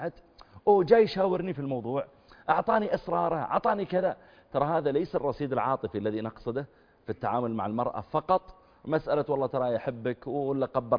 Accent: Eastern Province, Saudi Arabia; also born or lived in Riyadh; وأنا من أهل الرياض لكن ربوت هناك، ويبدو أن طبيعة المناطق البحرية

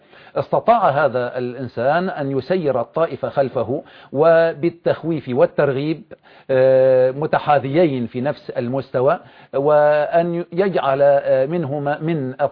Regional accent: Iblin, Idlib Governorate, Syria; أنا ابن جبل الزاوية، مسقط رأسي جبل الزاوية، وأنا ابن قرية إبلين، كما تعلمون … هو ابن عائلتي من نفس القرية، العقيد … كذلك هو من نفس المنطقة وهو قريبي.

